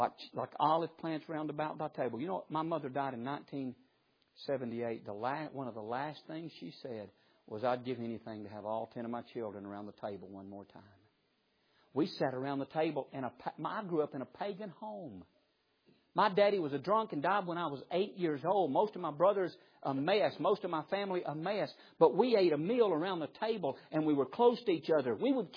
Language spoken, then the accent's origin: English; Alabama, United States; I know where I'm from. I'm in Alabama tonight. I was born in Alabama, raised in Alabama.